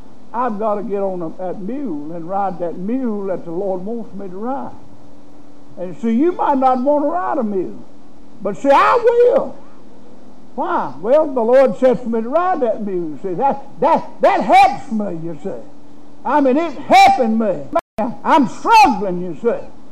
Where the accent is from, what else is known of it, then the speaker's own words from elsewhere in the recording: United States; See, in the county where I come from, I was born and raised in Rockingham County.